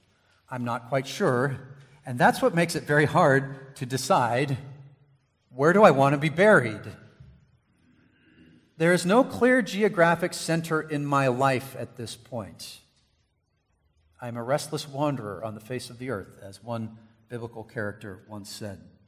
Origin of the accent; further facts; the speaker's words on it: Tacoma, Washington, United States; born there; also born or lived in Boston / South Texas; I was born in Tacoma, Washington, but when I was just a couple of years old, we moved to Boston, Massachusetts, whole other side of the country, and we lived there for a few years, and then we moved to South Texas when I was going into kindergarten.